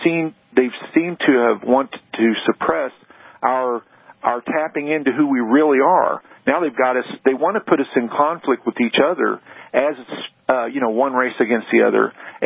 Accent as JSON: {"language": "English", "region": "Missouri", "country": "United States", "tie": "born or raised there", "lives_now": "Philadelphia, United States", "said": "Now, mind you, I grew up in southern Missouri. I'm calling from Philly, but I grew up in southern Missouri"}